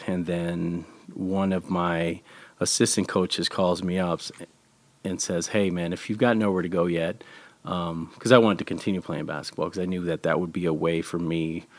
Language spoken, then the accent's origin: English; Bell, California, United States; Yeah, so growing up in Catholic school, so we moved to a suburb, it's Bell, California, in LA County.